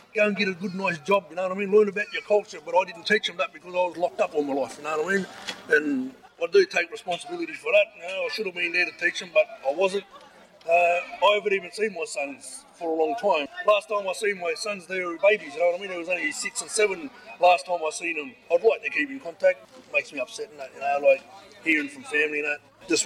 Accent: Moree, New South Wales, Australia; I grew up in Moree with my grandmother. My mum and I gave me to my grandma when I was a baby.

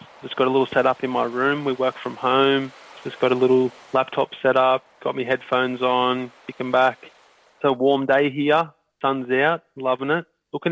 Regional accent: New South Wales, Australia; also born or lived in Coffs Harbour / Sydney / Central Coast / Newcastle; I was born in Coffs Harbour in New South Wales, the Big Banana. I grew up all over New South Wales.

